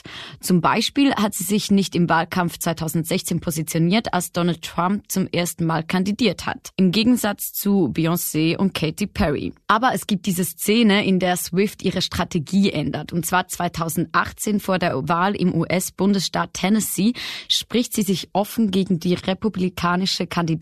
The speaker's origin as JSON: {"language": "German", "country": "Switzerland", "said": "Ich komme aus der Schweiz"}